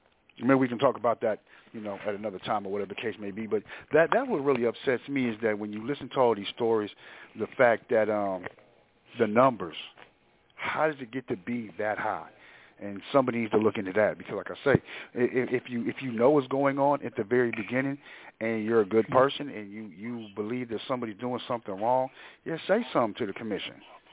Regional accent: Cleveland, Ohio, United States; I know, unfortunately, because, you know, I'm from Cleveland

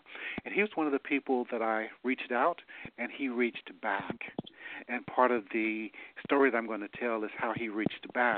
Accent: Nashville, Tennessee, United States; I'm from Nashville.

